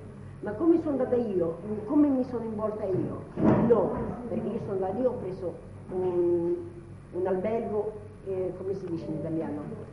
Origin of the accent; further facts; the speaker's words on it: Scotland, United Kingdom; vengo dalla Scozia